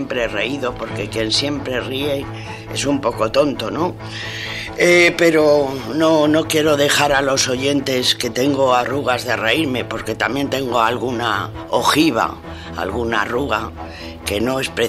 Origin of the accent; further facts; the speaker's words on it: Madrid, Community of Madrid, Spain; Soy gata. Sí, nací en Madrid y soy, me siento muy madrileña a pesar de que también me siento ciudadana del universo.